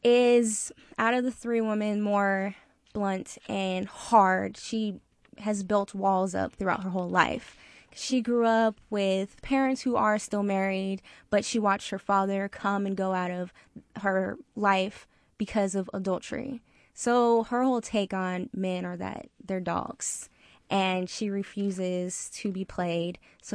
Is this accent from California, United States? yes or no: yes; Sacramento, California, United States; doing it here in Sacramento, being that this is my hometown and my whole family is coming out.